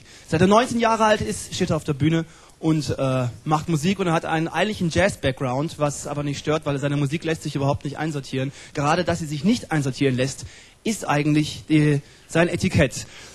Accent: Offenbach, Hesse, Germany; born there; Ich bin geboren 1968 in Offenbach, einem Kaff bei Frankfurt.

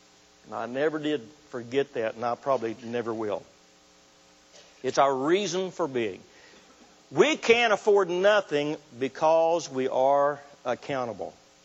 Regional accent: United States; And I'm going to say we because I'm an American, you are too, right?

